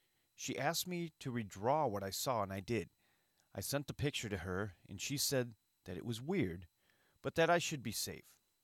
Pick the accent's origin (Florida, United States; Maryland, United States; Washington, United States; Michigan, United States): Michigan, United States; Where I live in Michigan, where I grew up in the Saginaw Valley, there was a huge Ojibwe population.